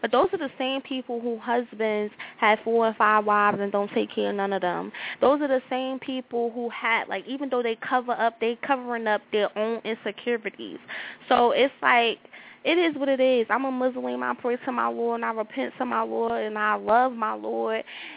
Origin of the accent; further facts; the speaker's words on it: United States; I'm American all day, and I tell people that all the time.